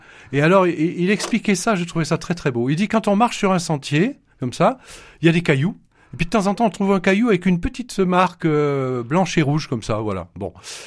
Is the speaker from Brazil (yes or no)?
no; Firminy, Auvergne-Rhône-Alpes, France; Je suis de Firminy, qui est une ville ouvrière.